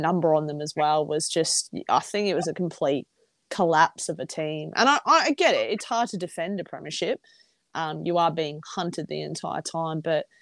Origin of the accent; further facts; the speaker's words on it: Australia; And we, as an Australian cricket fan and as a North Melbourne women's fan, you love to see it.